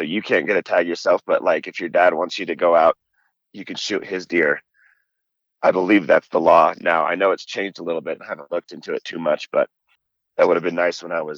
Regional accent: Oregon, United States; Like you said … I was born and raised in Oregon. Grew up pretty much right at the base of Mount Hood

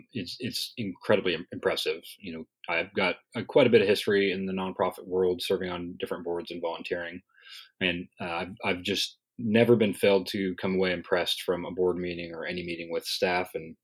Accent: Montana, United States; I grew up in Montana, and so I'm a big outdoor guy.

